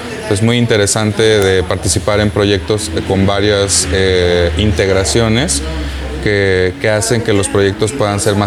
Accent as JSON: {"language": "Spanish", "region": "Mexico City", "country": "Mexico", "tie": "born there", "also_born_or_lived": "Texcoco", "lives_now": "Huamantla, Mexico", "said": "Yo nací en la Ciudad de México, he vivido parte de mi vida en Texcoco y bueno, ahora actualmente en Tlaxcala, en Huamantla."}